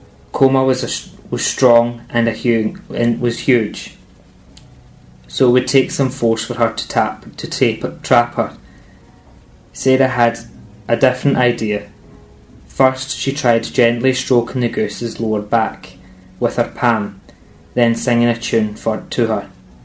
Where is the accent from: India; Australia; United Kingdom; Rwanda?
United Kingdom; Glasgow, Scotland; born there; I was born in Glasgow, but I live outside Glasgow in a small area called Lennox Town. There's mountains all around me and there's like just farmers and we get our milk from the farmer that lives beside us along with our eggs.